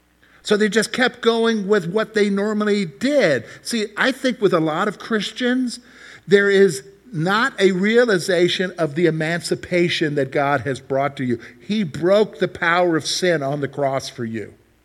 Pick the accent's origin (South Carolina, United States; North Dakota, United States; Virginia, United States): South Carolina, United States; Columbia; You know, I grew up in South Carolina. A lot of my years in South Carolina, my dad was an Army guy. I was an Army brat.